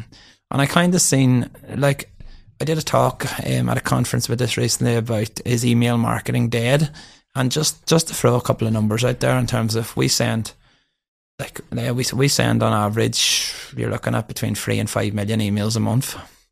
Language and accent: English; Northern Ireland, United Kingdom; even though I'm from County Down.